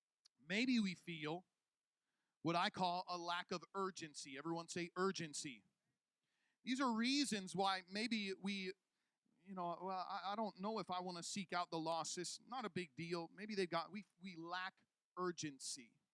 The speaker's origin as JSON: {"language": "English", "region": "Illinois", "country": "United States", "tie": "born or raised there", "said": "Now, I grew up in Illinois. We've got snow there."}